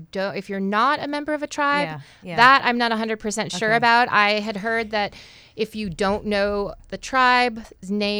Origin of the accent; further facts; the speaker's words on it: Kake, Alaska, United States; for example, I'm originally from Cake.